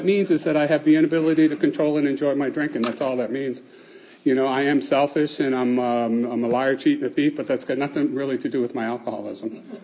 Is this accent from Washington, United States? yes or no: no; Lynn, Massachusetts, United States; born there; I was born in New England. I don't know if you can tell. It's been a long time ago. And my accent's pretty much gone, but I can still park a car every once in a while. But the city that I was born in was Lynn.